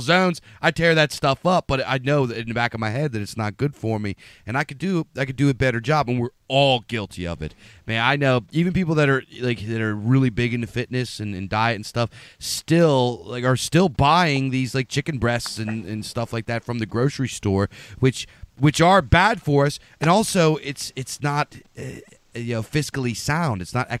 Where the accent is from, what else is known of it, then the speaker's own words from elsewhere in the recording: Pennsylvania, United States; You know, I grew up in Pennsylvania where we eat those kinds of things.